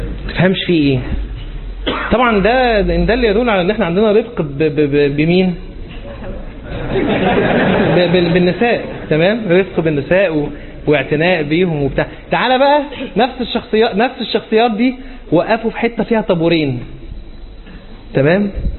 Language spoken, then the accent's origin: Arabic; Alexandria, Alexandria Governorate, Egypt; يمكن احنا عندنا في اسكندريه الموضوع ده مش كتير